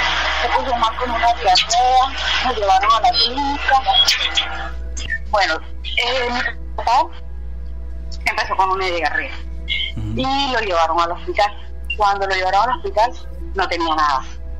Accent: Barranquilla, Atlántico, Colombia; nosotros somos de Barranquilla

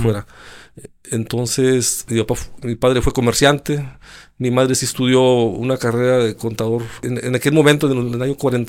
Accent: Durango, Mexico; moved away as an adult; now in Monterrey, Mexico; Tuve la oportunidad de venir a Monterrey a estudiar. Yo soy nacido en Durango, soy duranguense. Hice la prepa ahí.

